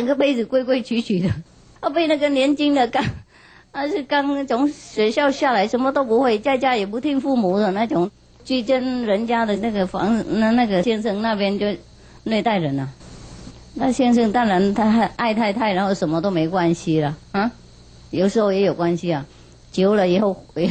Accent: Vietnam; now in Taiwan; 因为我们越南人煮不同的嘛

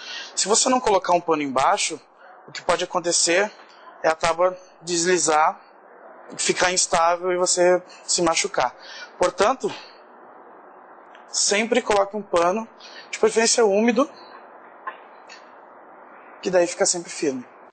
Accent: Porto Alegre, Rio Grande do Sul, Brazil; sou de Porto Alegre, Rio Grande do Sul, Brasil. É um lugar bem aconchegante e o pessoal é tão amigável

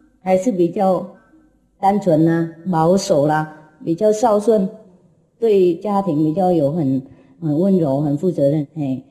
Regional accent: China; 而且我们中国人多嘛

